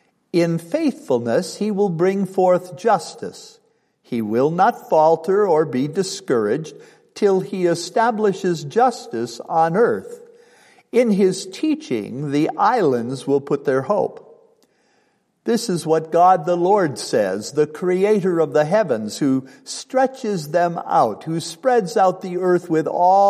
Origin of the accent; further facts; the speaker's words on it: Bradford, Pennsylvania, United States; I grew up in Pennsylvania oil country. My hometown of Bradford, Pennsylvania, is known as the high-grade oil metropolis of the world.